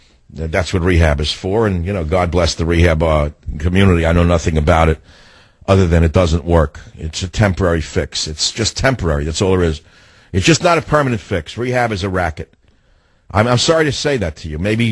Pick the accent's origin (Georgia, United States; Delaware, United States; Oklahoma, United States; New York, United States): New York, United States; Bronx; I know it's Van Gogh, but I had to say Van Gogh. I'm from the Bronx.